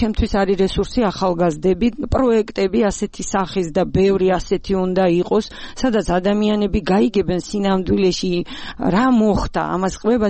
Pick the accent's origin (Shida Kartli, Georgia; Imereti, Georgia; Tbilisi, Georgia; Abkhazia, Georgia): Abkhazia, Georgia; ეს ჩემი სამშობლოა აფხაზეთი, მე იქ დავიბადე, გავიზარდე